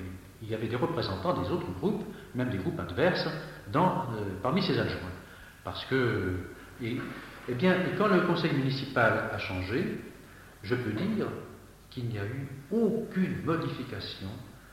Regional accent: Angers, Pays de la Loire, France; now in Orléans, France; Mais je suis d'un département qui n'est pas très éloigné, je suis du Maine-et-Loire, Angers.

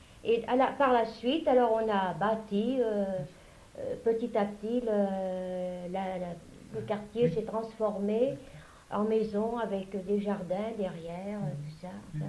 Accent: Orléans, Centre-Val de Loire, France; born there; also born or lived in Limousin; Nous sommes partis, j'étais très très petite, nous sommes partis 10 ans dans le Limousin. Et quand mes parents ont eu leur changement pour revenir à Orléans

